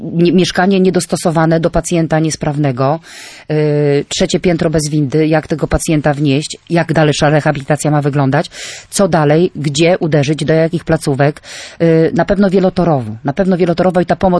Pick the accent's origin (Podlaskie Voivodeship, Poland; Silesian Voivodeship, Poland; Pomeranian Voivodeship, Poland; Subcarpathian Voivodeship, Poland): Pomeranian Voivodeship, Poland; Gdańsk; No, akurat tutaj my jesteśmy z Gdańska.